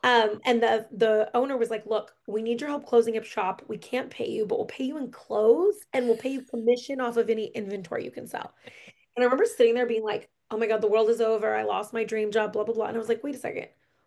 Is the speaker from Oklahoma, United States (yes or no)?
yes; Oklahoma, United States; I grew up in Oklahoma. My dream was to start a clothing store.